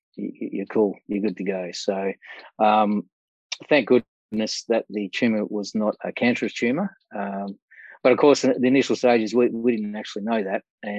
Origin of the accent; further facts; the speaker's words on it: Australia; live in Brisbane, originally from Cape Town, South Africa. So I came over to Australia when I was, you know, a little guy, about 7 years old. Never been back there. So I'm an Aussie. I love Australia.